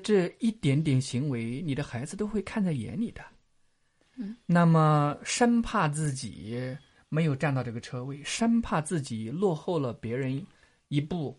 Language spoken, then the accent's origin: Chinese; China; now in Australia; 我是生活在澳大利亚的中国人。首先我是中国人，我只不过生活在澳大利亚